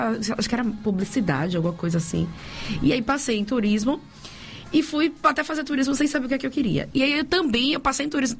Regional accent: Salvador, Bahia, Brazil; sou teropolitana, nascida e criada no Engenho Velho de Brotas. Hoje eu não moro mais

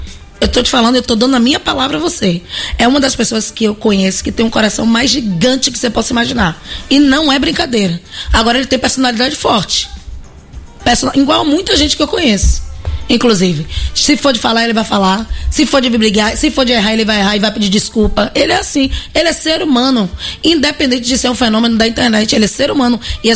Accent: Brazil; Eu sou uma pessoa que, graças a Deus, fui criada por Lícia aqui no Coroado, em São Marcos, com muita, muita educação e muito respeito, muita dignidade.

